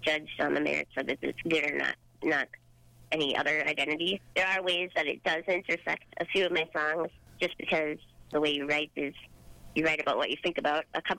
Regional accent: Duluth, Minnesota, United States; But then there was a conference being held in my hometown of Duluth, Minnesota, about health and human services.

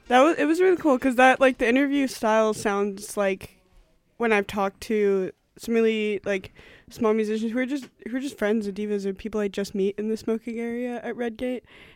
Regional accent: British Columbia, Canada; I'm from the South Okanagan, which is even farther away, and I don't think I'd do that.

